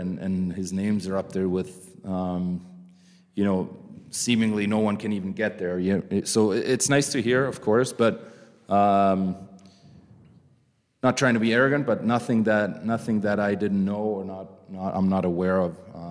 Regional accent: Germany; growing up in Germany

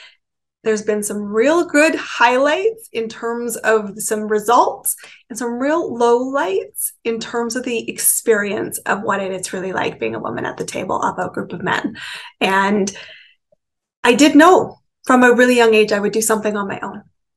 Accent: Canada; born there; I am Canadian born. I have lived in 5 countries, 30 cities, some of them more than once.

